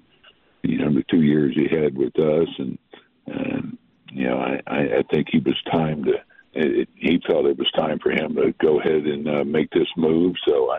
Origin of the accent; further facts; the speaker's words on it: Florida, United States; also born or lived in San Diego; I grew up a Dolphins fan, growing up in Florida. Then I went to San Diego as a Chargers fan